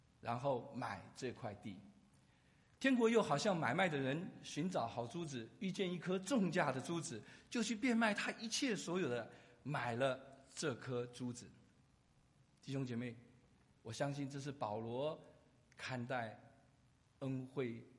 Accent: Taiwan; born there; 我是台湾出生，但是我是纯种的四川人。我的父母亲在49年的时候啊，跟随国民党的空军啊，到了台湾。

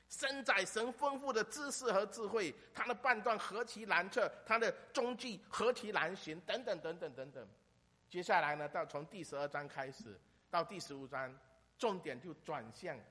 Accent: Fujian, China; 我是福建人，福建人有福建人的特点，不单单只是这个口音

